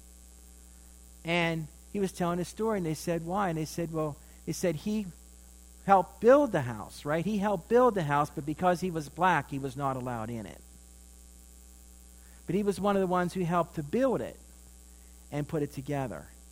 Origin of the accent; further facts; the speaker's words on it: Pennsylvania, United States; Where I grew up in my hometown is this home, known as one of the greatest masterpiece of the work of Frank Lloyd Wright. Falling Water.